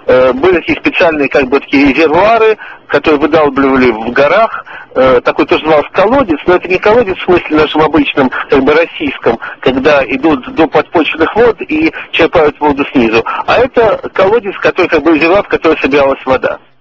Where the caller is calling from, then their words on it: Israel; Алло, да, я из Израиля уже звоню.